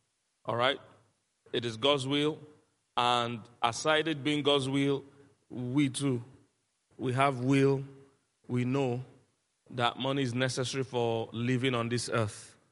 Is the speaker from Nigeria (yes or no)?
yes; Festac, Lagos, Nigeria; In fact, the house I grew up in Festac, my parents won that house.